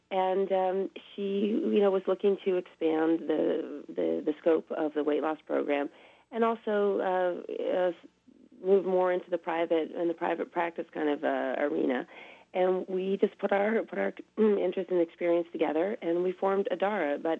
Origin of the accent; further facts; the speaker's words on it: Boston, Massachusetts, United States; now in California, United States; I'm originally from Boston.